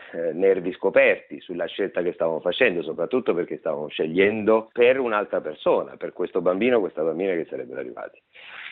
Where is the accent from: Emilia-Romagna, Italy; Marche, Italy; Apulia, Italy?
Apulia, Italy; accent: Salentino dialect; avendo cominciato con il mio dialetto, il dialetto salentino